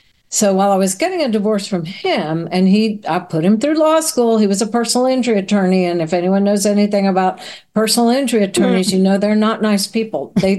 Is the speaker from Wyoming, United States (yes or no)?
no; Laredo, Texas, United States; So I grew up in Laredo, Texas, on the border of Mexico